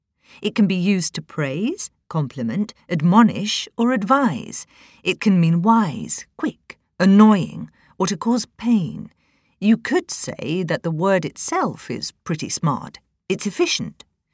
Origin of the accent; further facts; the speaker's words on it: New Zealand; accent: New Zealand; Although I was pleased that I haven't lost my New Zealand accent completely